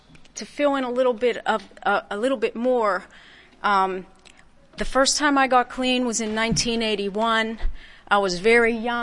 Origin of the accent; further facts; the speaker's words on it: Pittsburgh, Pennsylvania, United States; I'm grateful we're covering addict from Pittsburgh.